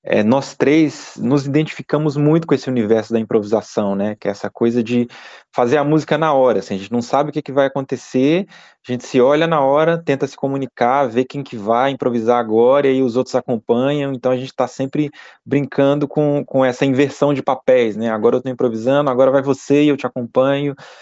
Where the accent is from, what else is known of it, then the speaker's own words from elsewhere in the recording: Montes Claros, Minas Gerais, Brazil; Eu sou natural de Montes Claros, interior de Minas